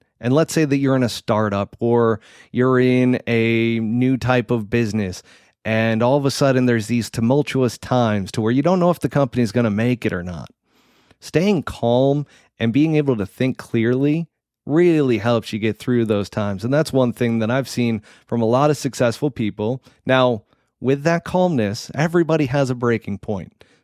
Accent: United States; Well, that's because you're Canadian. See, I'm American. We're capitalistic over here.

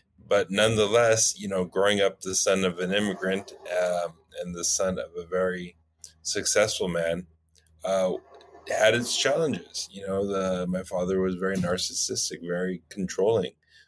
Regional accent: California, United States; I grew up here in Southern California, born and raised my whole life. The son of an immigrant from the Middle East

